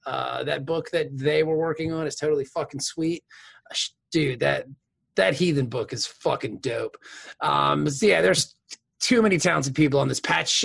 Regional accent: Canada; Thanks, man. I mean, I think being Canadian's pretty rad.

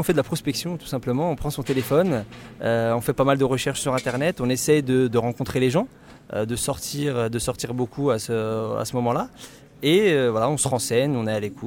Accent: Villemomble, Île-de-France, France; Je viens pas de La Courneuve, je viens d'une ville qui s'appelle Villemomble, qui est en Seine-Saint-Denis également.

